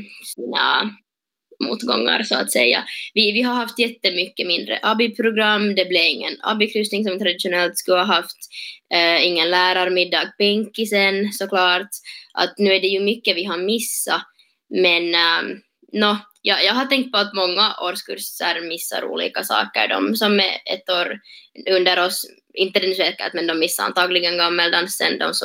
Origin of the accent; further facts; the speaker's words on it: Helsinki, Uusimaa, Finland; jag är student från Helsingfors